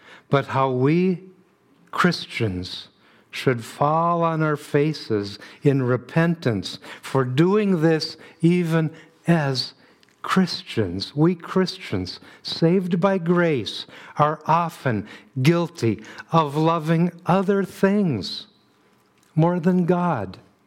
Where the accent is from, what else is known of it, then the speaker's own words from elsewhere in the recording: United States; I'm an American.